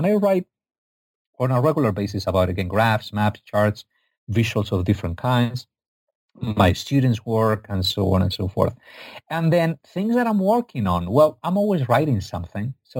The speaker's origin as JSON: {"language": "English", "country": "Spain", "said": "I'm from Spain, not from Egypt."}